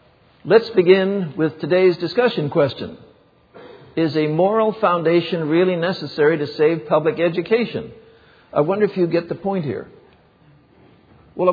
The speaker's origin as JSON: {"language": "English", "country": "China", "tie": "born or raised there", "said": "I was raised in China."}